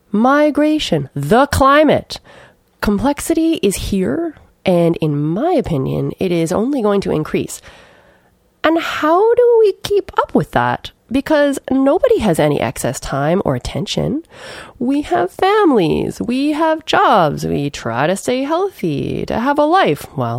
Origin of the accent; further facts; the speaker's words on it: Thunder Bay, Ontario, Canada; I grew up in Thunder Bay, a small city on the north shore of Lake Superior. So rivers, lakes, boreal forest, we spent a lot of time outside in all seasons, lots of skiing, lots of winter.